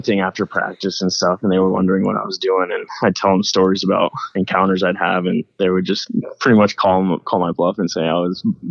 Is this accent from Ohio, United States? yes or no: no; Billings, Montana, United States; Grew up, born and raised in Billings, Montana. Montana boy through and through, and grew up hunting my whole life.